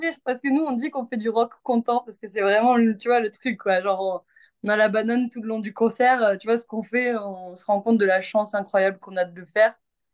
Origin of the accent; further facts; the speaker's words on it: Toulouse, Occitanie, France; moi, je suis de Toulouse